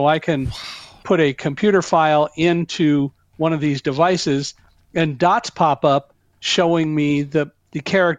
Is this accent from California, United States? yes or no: no; Chicago, Illinois, United States; born there; So I was born in Chicago, and I was born 2 months premature.